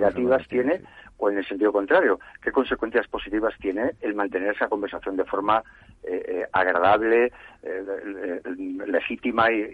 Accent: Riaño, Castile and León, Spain; mi pueblo, que es en Riaño, en el norte de León, Picos de Europa

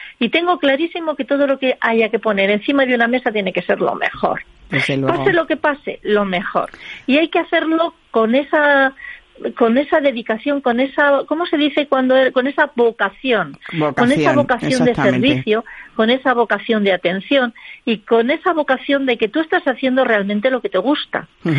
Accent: Spain; pero como yo soy de España, yo cuento la mía.

